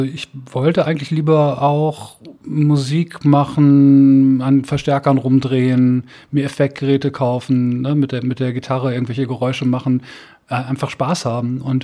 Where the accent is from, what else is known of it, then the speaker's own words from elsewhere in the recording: Bad Salzuflen, North Rhine-Westphalia, Germany; komme ich aus Bad Salzuflen. Also das nächste Kreiskrankenhaus war in Herford, aber Bad Salzuflen ist mein Heimatort, da bin ich groß geworden.